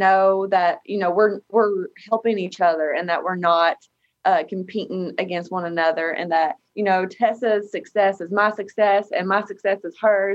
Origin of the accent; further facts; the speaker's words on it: Stamford, Kentucky, United States; now in Cincinnati, United States; I'm from Stamford. It's very tiny. It's about 2.5 hours from here.